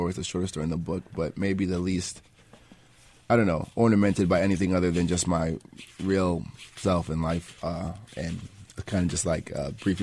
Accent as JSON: {"language": "English", "town": "Spring Valley", "region": "New York", "country": "United States", "tie": "born or raised there", "also_born_or_lived": "Queens", "said": "I was born in Queens. I grew up there, but very early on we moved to Spring Valley, Rockin County, right. Which is just outside the city."}